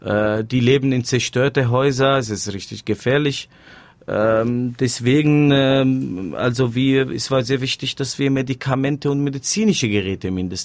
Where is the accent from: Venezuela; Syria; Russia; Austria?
Syria; German is a second language; dass wir sind als Syrer Teil der Revolution